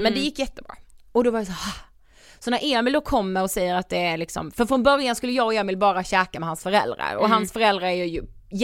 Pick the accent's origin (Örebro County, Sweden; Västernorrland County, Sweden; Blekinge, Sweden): Blekinge, Sweden; Karlshamn; Jag var hemma i Karlshamn.